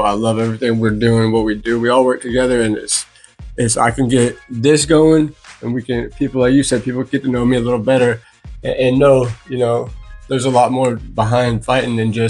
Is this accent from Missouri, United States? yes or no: yes; Joplin, Missouri, United States; I grew up pretty much around Joplin area my whole life.